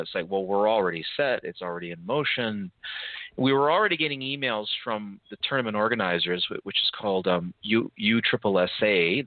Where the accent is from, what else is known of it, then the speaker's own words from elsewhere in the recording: Vancouver, Washington, United States; I'm from Vancouver, which is just above Seattle in the Pacific Northwest. We live on the edge of a rainforest.